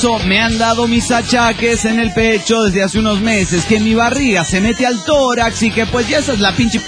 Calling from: Lima, Peru; de Lima, Perú.

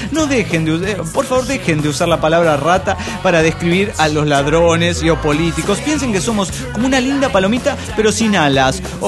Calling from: Cochabamba, Bolivia; Hola, soy … de Cochabamba, Bolivia.

